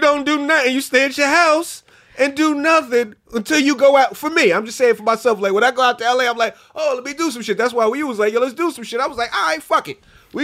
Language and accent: English; New York, United States; when I go to L.A. as a New Yorker, it feels like it's a playground